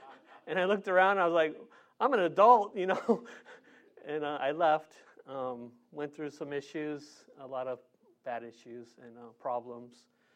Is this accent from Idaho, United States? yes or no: no; San Diego, California, United States; I'm from San Diego. I grew up in the neighborhood here. I grew up on 31st Street in Golden Hills, also known as South Park.